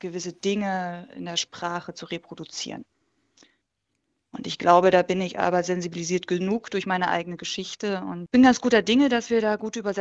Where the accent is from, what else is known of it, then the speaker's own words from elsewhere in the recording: Dresden, Saxony, Germany; weil ich selber auch 1988 geboren wurde und in Dresden groß wurde.